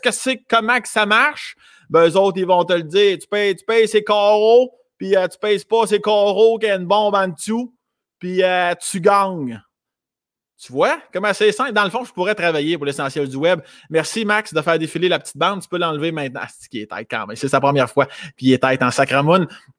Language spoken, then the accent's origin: French; Laurier-Station, Quebec, Canada; natif de Laurier Station, une ville à la campagne, mon village natal.